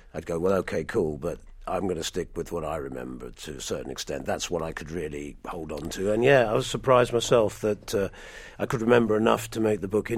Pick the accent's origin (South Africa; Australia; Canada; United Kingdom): United Kingdom; England; also born or lived in United States; So I grew up in America for a short time when I was about 3 to 6, and so that's very much in the book. And I very much have a cross pollination of cultures, really, American, English, and my mother is actually Irish